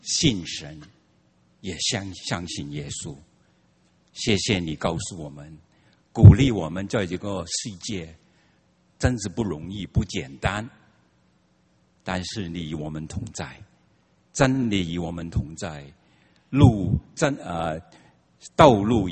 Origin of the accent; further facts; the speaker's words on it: China; 特别我哋中国人